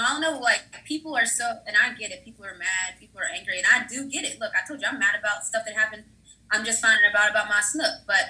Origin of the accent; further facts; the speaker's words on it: West Virginia, United States; But for me, growing up in West Virginia, I'm very familiar with the Confederate flag.